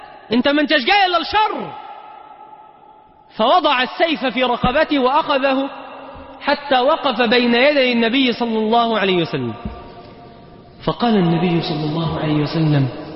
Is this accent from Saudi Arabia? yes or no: no; Mansoura, Dakahlia, Egypt; عندنا في المنصورة